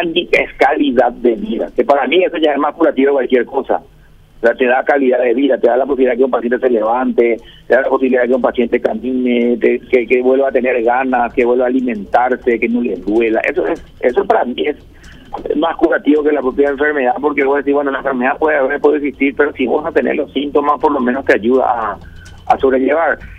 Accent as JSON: {"language": "Spanish", "country": "Paraguay", "said": "mirarlo como paraguayo"}